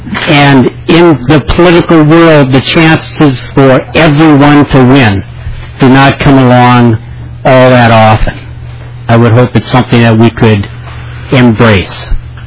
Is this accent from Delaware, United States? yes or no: no; Minnesota, United States; As I said, I'm from Big Stone County, the far western edge of the state.